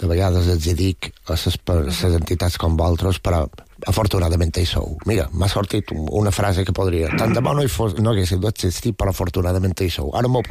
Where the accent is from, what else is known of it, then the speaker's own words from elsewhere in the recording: Palma, Balearic Islands, Spain; jo som de Palma, jo som Llonguet